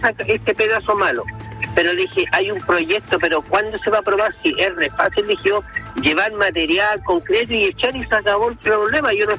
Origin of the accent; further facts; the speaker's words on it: Valparaíso, Chile; soy de Valparaíso y mi recorrido es Valparaíso